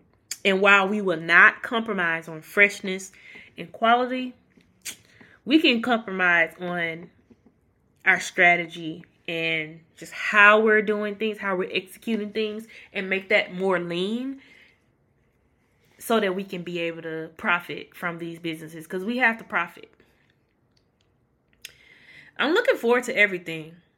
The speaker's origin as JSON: {"language": "English", "region": "Mississippi", "country": "United States", "said": "Sorry. I'm from Mississippi. You're going to get some of them SCRs instead of STRs every now and then."}